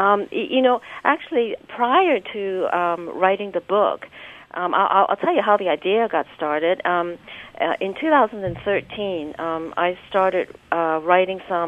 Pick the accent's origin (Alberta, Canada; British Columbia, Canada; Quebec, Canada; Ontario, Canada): British Columbia, Canada; Vancouver; both my husband and I grew up traditionally here in Vancouver eating a typical Western diet.